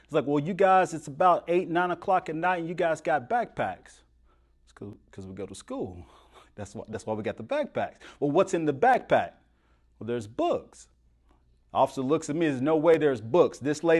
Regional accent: Nashville, Tennessee, United States; So in growing up in Nashville, one of the things that we had is that we had the Edge Hill Public Library.

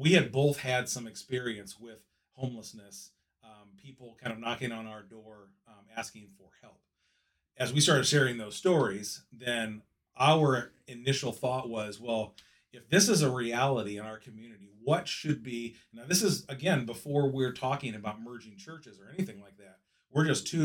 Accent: Anderson, Indiana, United States; born there; I was born in Anderson, Indiana, while my dad was in school at Anderson.

